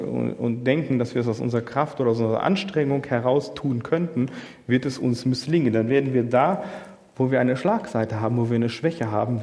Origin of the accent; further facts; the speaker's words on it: Germany; So ein Empfinden haben wir als Deutsche.